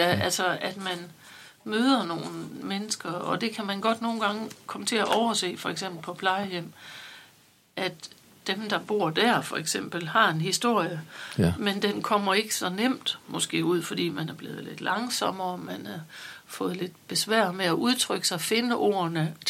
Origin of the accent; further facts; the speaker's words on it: Struer, Central Denmark Region, Denmark; Så jeg boede i Struer og gik i skole i Struer og blev student i Struer.